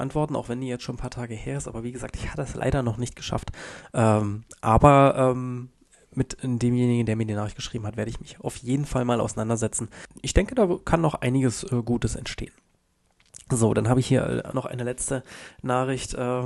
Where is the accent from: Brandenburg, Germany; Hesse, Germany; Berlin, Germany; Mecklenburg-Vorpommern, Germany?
Brandenburg, Germany; Forst; moved away as an adult; now in Saxony, Germany; Ich liebe es, euch zuzuhören und finde es super spannend, was so in meiner Heimatstadt vor sich geht. Ich selbst bin 2018 weg, wegen der Liebe nach Sachsen gezogen.